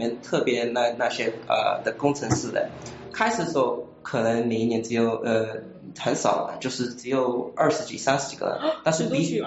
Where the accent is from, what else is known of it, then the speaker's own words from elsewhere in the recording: New York City, New York, United States; 我是纽约城市 Manhattan 出生的，然后我从小就是大概在那里的唐人街长大的。